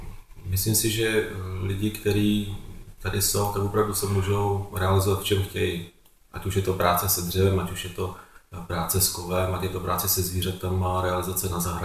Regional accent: Prague, Czechia; vzhledem k tomu jsem z Prahy, tak aby byl ještě aspoň blíž k Praze ohledně nějakých návštěv.

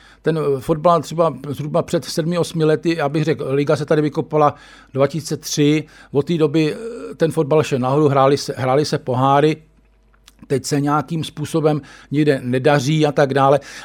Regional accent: Bohemia, Czechia; já jsem z Čech, Josona Republika Čeka

